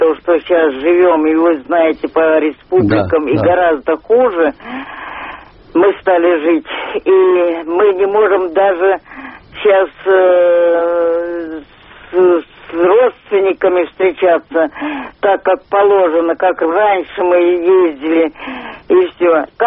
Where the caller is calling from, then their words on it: Moscow, Russia; Я в Москве, но на Украине у меня родственники.